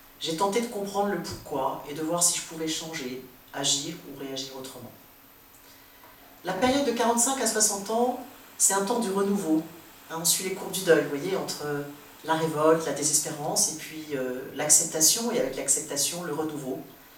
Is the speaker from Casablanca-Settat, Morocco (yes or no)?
yes; Casablanca, Casablanca-Settat, Morocco; j'ai aussi fêté vaillamment mes 60 ans dans ma ville natale, à Casablanca, entourée de famille et amis